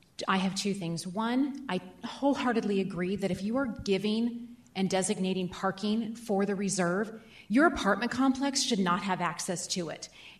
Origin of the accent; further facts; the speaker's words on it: South Tucson, Arizona, United States; I grew up in South Tucson, so I can say it.